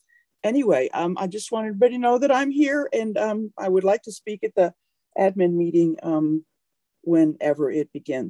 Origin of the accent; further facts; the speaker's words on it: Springfield, Oregon, United States; I'm from Springfield, Oregon.